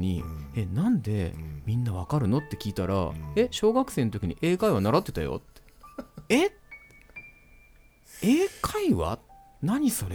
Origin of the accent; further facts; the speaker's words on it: Kochi, Japan; 私当然東高知出身なので何回も言いますけど